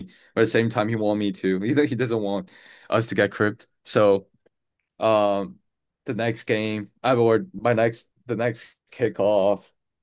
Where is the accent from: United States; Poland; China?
China; just the fact that I grew up in China, the way, I guess, they talk